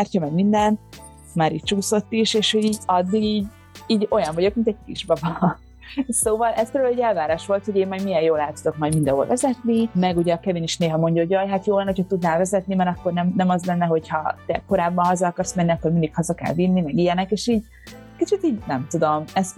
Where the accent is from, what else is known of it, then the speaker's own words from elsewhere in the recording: Budapest, Hungary; még nem ez az állandó lakcímem, mert az mindig otthon, Budapesten